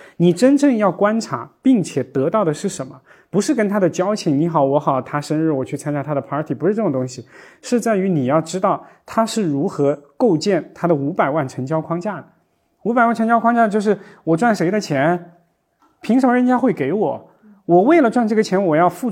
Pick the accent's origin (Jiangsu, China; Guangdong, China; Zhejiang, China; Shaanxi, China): Zhejiang, China; Hangzhou; 我也是杭州人